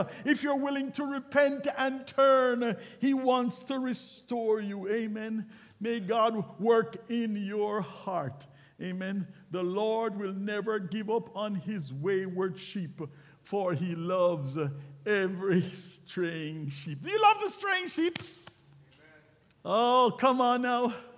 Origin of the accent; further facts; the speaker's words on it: Jamaica; as a teenager growing up in Jamaica